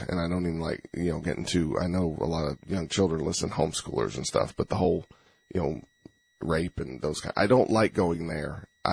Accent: Georgia, United States; I grew up in Georgia, so I'm very excited Georgia did this.

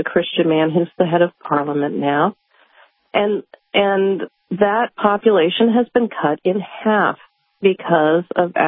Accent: United States; I'm an American citizen.

